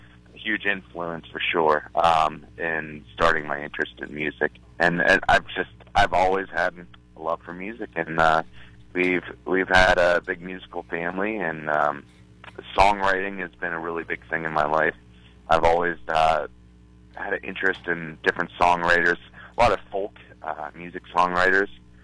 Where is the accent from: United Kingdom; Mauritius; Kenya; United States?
United States; Pittsburgh, Pennsylvania; Well, I'm from the Pittsburgh, Pennsylvania area originally, and we've been lately traveling all over the country here, but we are still located in the Pennsylvania area